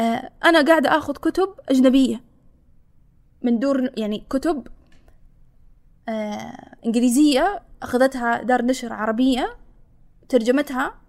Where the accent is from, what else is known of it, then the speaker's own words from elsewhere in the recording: Saudi Arabia; مو كبنت، كسعودية